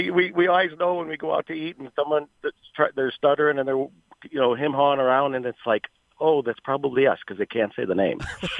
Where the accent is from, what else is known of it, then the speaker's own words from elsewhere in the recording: Wisconsin, United States; Well, I grew up in Wisconsin, and everybody thinks that is dairyland and the cheese state